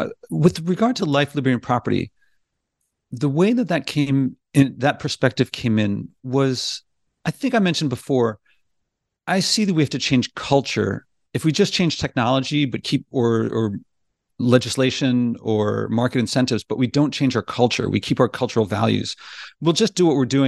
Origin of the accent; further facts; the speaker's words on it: Philadelphia, Pennsylvania, United States; And it's starting with a few people in America, actually pretty close to where I grew up in Philadelphia.